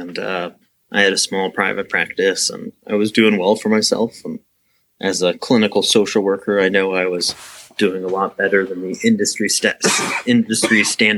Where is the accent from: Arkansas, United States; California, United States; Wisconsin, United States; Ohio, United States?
Ohio, United States; Youngstown; even though I grew up in Youngstown, I was able to get my family to move out here as well.